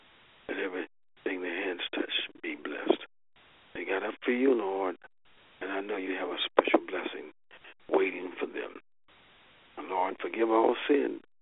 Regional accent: Kansas City, Kansas, United States; born there; And I was born in Kansas City, Kansas, specifically Argentine, Kansas.

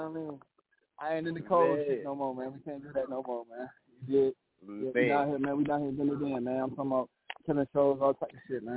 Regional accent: Saint Paul, Minnesota, United States; now in Miami, United States; I'm from St. Paul, Minnesota, man. I'm currently in Miami.

